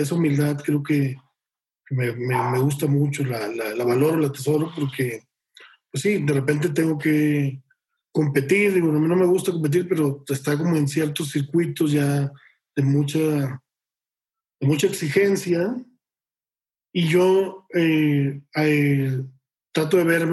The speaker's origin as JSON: {"language": "Spanish", "town": "Monterrey", "region": "Nuevo León", "country": "Mexico", "said": "yo soy de Monterrey y sí soy alguien con más inquietudes hacia lo que se conocía como la izquierda antes, ¿no? Y sobre todo la izquierda social. Entonces, siendo de Monterrey"}